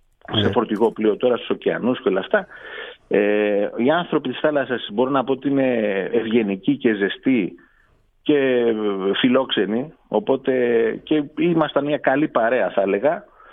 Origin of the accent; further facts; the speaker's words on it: Piraeus, Attica, Greece; έχω συγγενείς από τη Βόρεια Ελλάδα. Αλλά γεννήθηκα και μεγάλωσα στον Πειραιά, όπου και εδώ μένω.